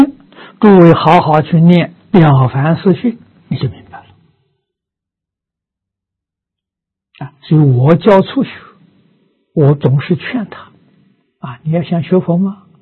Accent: China; 我们中国人不叫磁场，叫气氛

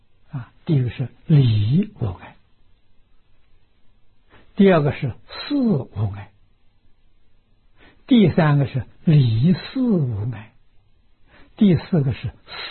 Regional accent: China; 我们中国人讲成见太深了

